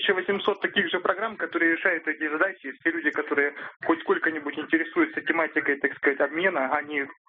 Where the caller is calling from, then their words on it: Saint Petersburg, Russia; Санкт-Петербург